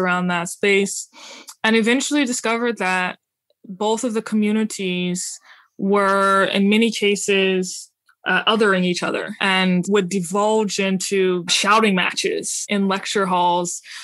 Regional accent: New Orleans, Louisiana, United States; So basically, I grew up in New Orleans, and I grew up in a very atypical Christian family.

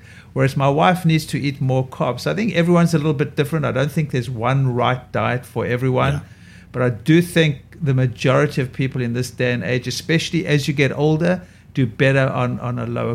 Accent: South Africa; growing up in South Africa, I was eating lots, you know, you eat lots of fruit.

